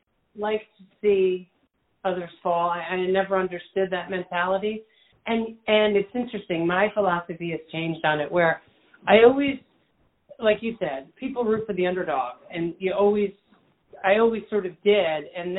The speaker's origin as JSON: {"language": "English", "town": "Philadelphia", "region": "Pennsylvania", "country": "United States", "tie": "born or raised there", "said": "Like, I grew up in the Philly area, right? So I was always a Phillies fan and Eagles and Sixers and all that."}